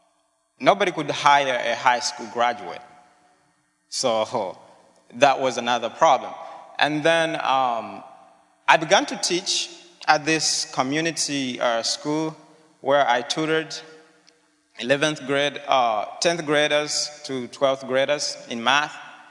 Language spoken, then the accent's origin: English; Zambia; now in Memphis, United States; I'm from Zambia. I'm actually going into my junior year at Lemoyne Owen College in Memphis.